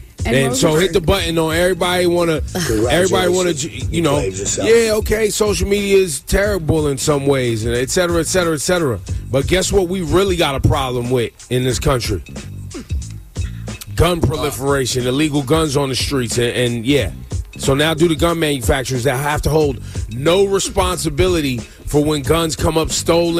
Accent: Singapore; I'm from Singapore.

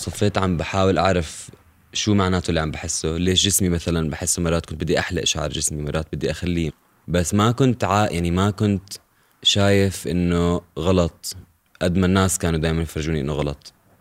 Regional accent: Irbid, Irbid Governorate, Jordan; also born or lived in Zarqa / Amman; ربيت بالأردن بإربد وبالزرقة وبعمان

